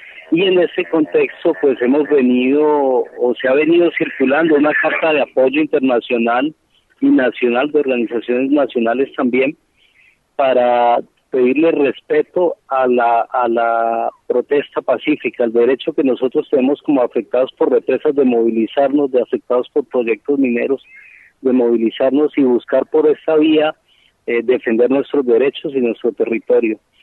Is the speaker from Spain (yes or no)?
no; Colombia; derecho constitucional que todos como colombianos y colombianas tenemos.